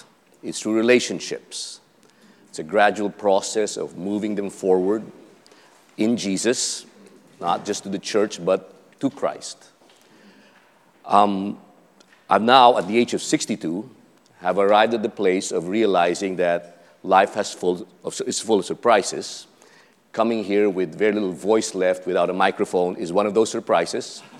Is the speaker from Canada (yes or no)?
no; Philippines; I grew up on Alexander Hamilton. I grew up as a child in the Philippines with a set of encyclopedia on Alexander Hamilton.